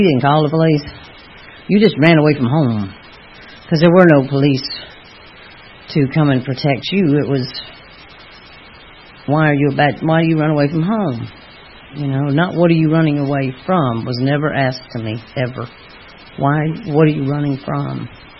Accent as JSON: {"language": "English", "town": "Atlanta", "region": "Georgia", "country": "United States", "tie": "born or raised there", "said": "So I grew up in Atlanta, and my daddy ran the motor pool at Fort Mac."}